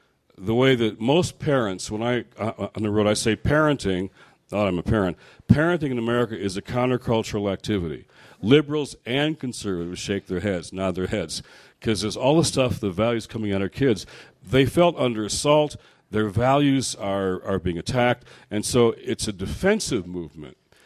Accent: Detroit, Michigan, United States; I was asking questions about, in Detroit, my hometown, why did we live the way we did in white Detroit?

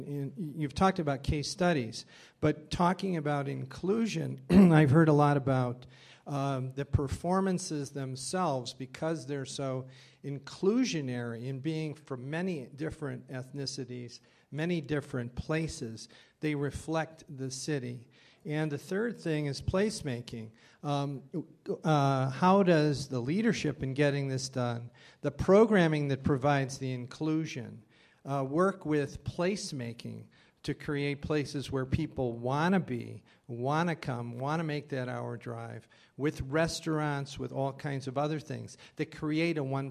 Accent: Chicago, Illinois, United States; I grew up in Chicago. I remember Sir George Schulte, the Picasso's unveiling in the Civic Center in the 50s

